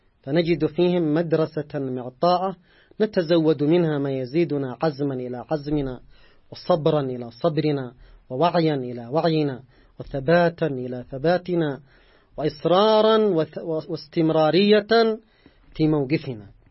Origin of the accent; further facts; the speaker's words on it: Yemen; نحن كشعب يمني